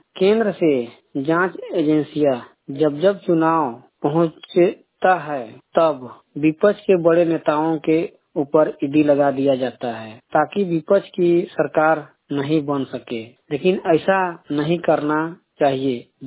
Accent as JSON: {"language": "Hindi", "town": "Burmu", "region": "Jharkhand", "country": "India", "said": "बुढ़मू से हूँ।"}